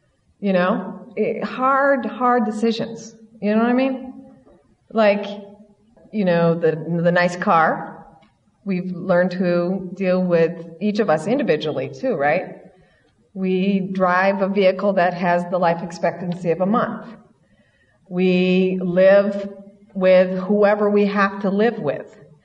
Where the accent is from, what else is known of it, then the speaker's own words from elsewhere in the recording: United States; You know, we grew up in America. We like nice things.